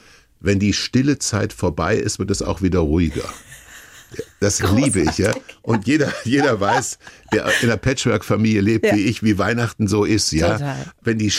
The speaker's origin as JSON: {"language": "German", "town": "Kassel", "region": "Hesse", "country": "Germany", "tie": "born there", "said": "wie zum Beispiel Hamburg und Berlin oder meine Geburtsstadt Kassel."}